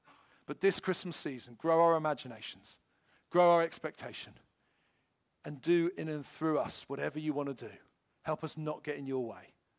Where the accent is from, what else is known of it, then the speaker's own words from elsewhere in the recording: United Kingdom; Forgive me, I can't do Z, I'm British.